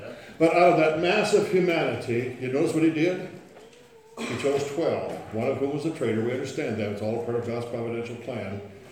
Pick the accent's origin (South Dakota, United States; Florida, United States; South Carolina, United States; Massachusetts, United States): South Dakota, United States; where I was raised in South Dakota on a farm, at that latitude in January and February, we had what's called snow and ice, lots of it.